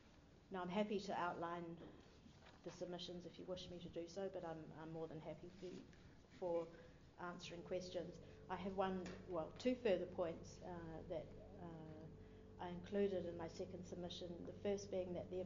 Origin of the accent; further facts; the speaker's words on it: North Island, New Zealand; I am clearly from the North Island and represent the hook part of the equation.